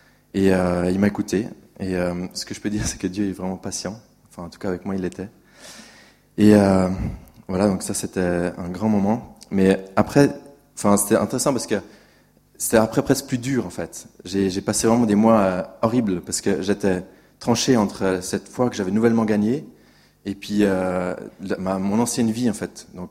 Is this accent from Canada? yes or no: no; Appenzell, Switzerland; French is a second language; now in Lausanne, Switzerland; j'ai 28 ans. Je vis à Lausanne depuis 8 ans et j'ai grandi en Appenzell, en Suisse allemande.